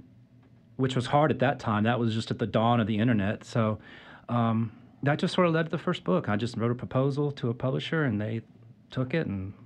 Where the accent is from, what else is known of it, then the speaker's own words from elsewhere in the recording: Dallas, Texas, United States; And I grew up in Dallas, Texas, and so, you know, Major League Baseball, and so minor league baseball was a whole new thing to me